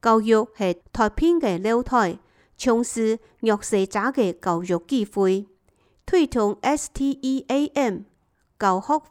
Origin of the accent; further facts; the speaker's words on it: Hsinchu, Taiwan; 我是新竹人